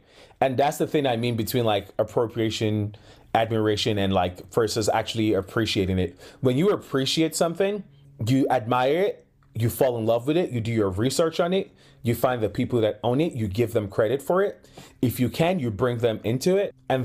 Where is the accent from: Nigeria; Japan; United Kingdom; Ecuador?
Nigeria; You know, I am black, but I am Nigerian.